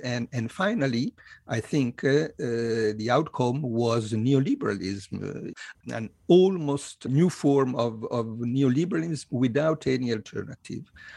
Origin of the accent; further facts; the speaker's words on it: Italy; I was born in Italy in 1957, and I grew up in a country which was politically dominated by the so-called two churches